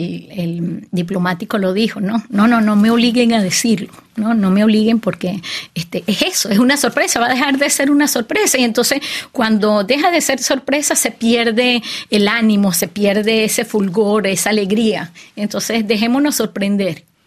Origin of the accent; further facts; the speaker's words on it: Venezuela; Estamos claros como venezolanos, ¿no?